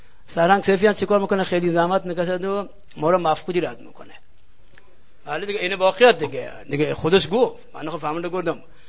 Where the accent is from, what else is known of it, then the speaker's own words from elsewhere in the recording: Yazd, Iran; گفتیم بابا ما بچه یزدیم